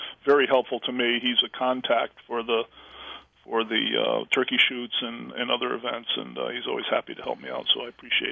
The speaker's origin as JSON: {"language": "English", "town": "Canaan", "country": "United States", "tie": "born or raised there", "said": "I grew up in Canaan, and I'd forgotten how big their territory is."}